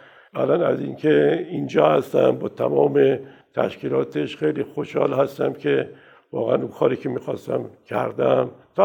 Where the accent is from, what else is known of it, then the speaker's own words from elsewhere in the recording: Shiraz, Fars, Iran; من سال 1315 تو شیراز متولد شدم. دوران دبستان دبیرستانم توی شیراز بود و ما خانواده نسبتاً پر جمعیتی بودیم، 4 تا خواهر 4 تا برادر.